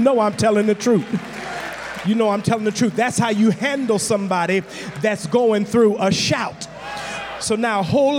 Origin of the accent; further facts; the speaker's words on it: Cleveland, Ohio, United States; I grew up in Cleveland, and I remember Saturday nights.